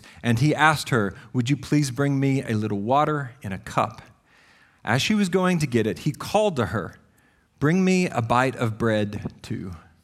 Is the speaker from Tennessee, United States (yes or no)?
yes; Tennessee, United States; I'm from Tennessee, so I feel like I can say any word however I want